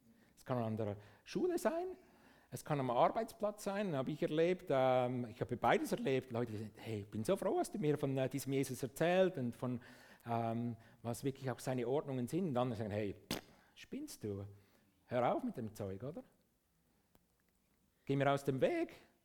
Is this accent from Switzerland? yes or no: yes; Switzerland; ich bin Schweizer, aber eigentlich meine primäre Identität ist, ich bin Himmelsbürger.